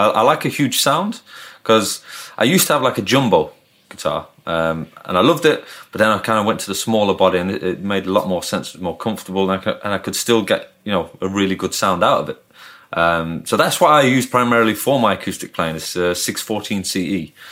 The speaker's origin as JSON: {"language": "English", "town": "Manchester", "region": "North West England", "country": "United Kingdom", "tie": "born or raised there", "also_born_or_lived": "Ireland", "moved": "as an adult", "said": "I was born in Ireland, all my family still live there. Grew up in England though, so I grew up in Manchester. So born in Ireland, moved to Manchester when I was about a year and a half or two, something like that."}